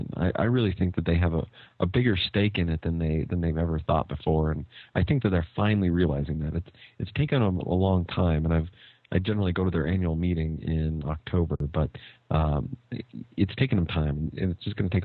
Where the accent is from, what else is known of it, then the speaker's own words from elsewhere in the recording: Eagle, United States; So she knows I'm from Eagle. She remembers, you know, where I'm from and what I do.